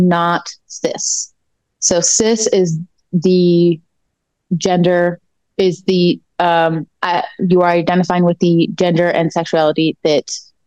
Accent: Midwest, United States; growing up in the Midwest, I never saw any lesbians.

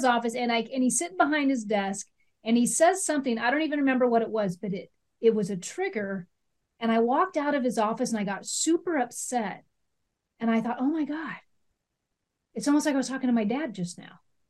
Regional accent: Nebraska, United States; just reminded me of home. I'm from Nebraska.

